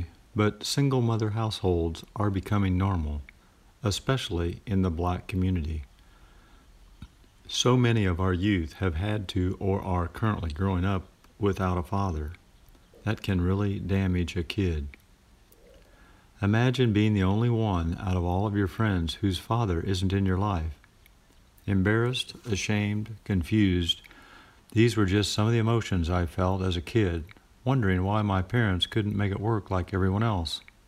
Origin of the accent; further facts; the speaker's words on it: Champaign, Illinois, United States; Single mother, two boys, low income, very little help. This was my life growing up in Champaign, Urbana.